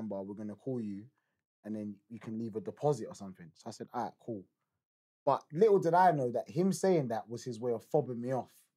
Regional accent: London, United Kingdom; We're from London, come up here for a good time.

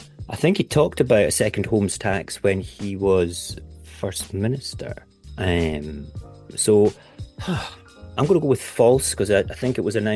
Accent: Scotland, United Kingdom; I am a Scottish independence activist. I am very much that since I was 12 years old, and I'm 53 now.

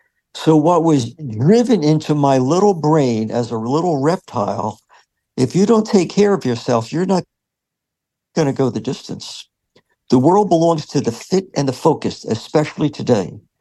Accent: East Coast, United States; In my own world, I grew up at racetracks on the East Coast.

